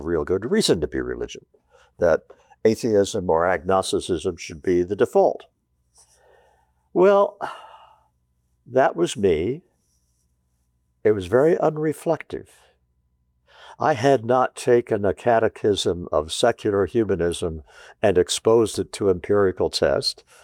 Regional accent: Newton, Iowa, United States; I'm 18 years old. I grew up in Newton, Iowa. I go off to Harvard, bright lights in the big cities from Newton, Iowa.

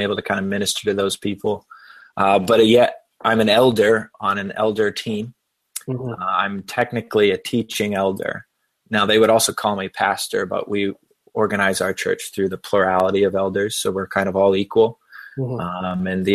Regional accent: New Hampshire, United States; I grew up in New Hampshire, so it's sometimes hard for me to delineate the differences. But I did spend a large amount of time down in South Carolina and the South.

